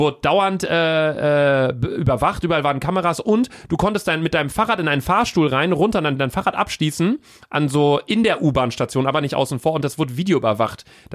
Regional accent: Cologne, North Rhine-Westphalia, Germany; Also ich halt als Kölner

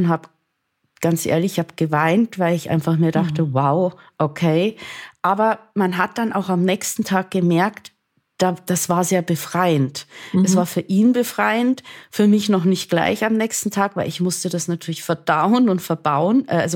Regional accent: Munich, Bavaria, Germany; Ich komme jetzt aus München.

